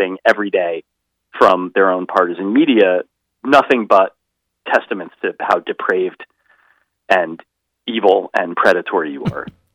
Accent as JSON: {"language": "English", "region": "New Jersey", "country": "United States", "tie": "born or raised there", "said": "he's been by senator in New York for longer than anybody that I grew up with in New Jersey was ever my senator."}